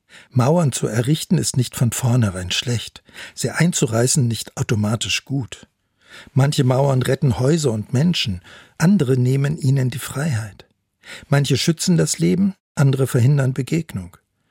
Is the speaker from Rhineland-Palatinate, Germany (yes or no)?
no; Bremen, Germany; 1979, Klassenfahrt aus meiner Heimatstadt Bremen nach West-Berlin.